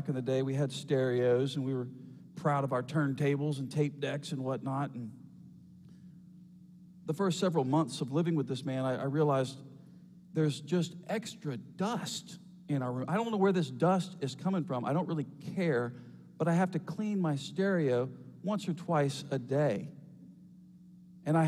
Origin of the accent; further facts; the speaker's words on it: United States; And I'm an American, and I'm telling you, there's 50 states.